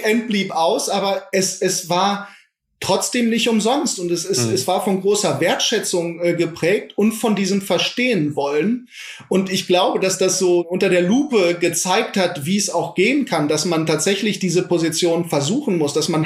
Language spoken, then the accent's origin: German; Iserlohn, North Rhine-Westphalia, Germany; now in Leipzig, Germany; Ich habe meine alte Heimat, das ist Iserlohn nach wie vor, ja, die nach Regen riechende Luft, die Wälder, das ist eine Heimat, die immer bleiben wird. Aber ich habe auch diese neue Heimat